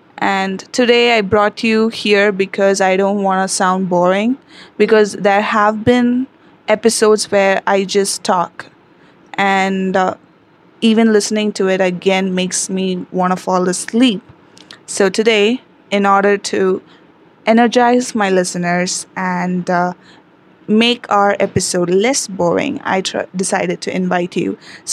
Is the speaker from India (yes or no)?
yes; India; I am from India.